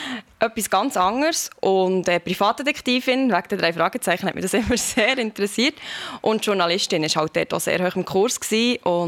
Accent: Thun, Bern, Switzerland; born there; ich bin in Thun geboren worden und das ist natürlich, ich liebe das Berner Oberland.

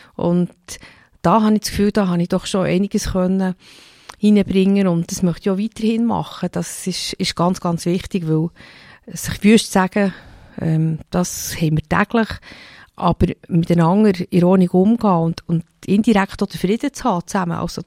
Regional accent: Bern, Switzerland; now in Seeland, Switzerland; Ja, ich bin ein Berner Mädchen, bin in der Stadt Bern aufgewachsen, wohne aber seit 1982 im Seeland.

